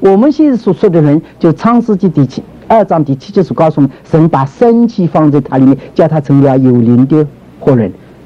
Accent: China; 我们中国人都晓得起初，一说起初当然自己世界的起初

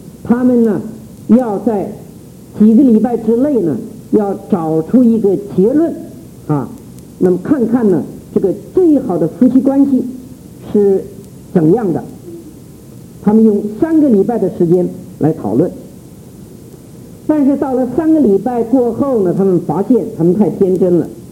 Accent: China; 我们中国人现代人最有兴趣的就是清朝的历史

